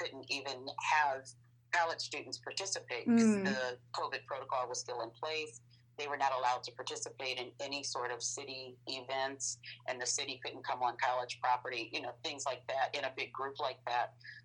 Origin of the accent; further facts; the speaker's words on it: Oberlin, Ohio, United States; I knew about Juneteenth and growing up in Oberlin and all the events, but I was never actually a part of it.